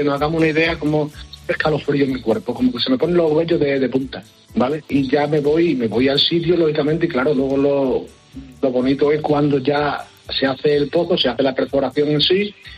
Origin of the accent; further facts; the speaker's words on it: Calamonte, Extremadura, Spain; yo estaba con un señor de aquí, de mi pueblo, de Calamonte, me enseñó el tema, el oficio de hacer los pozos artesanos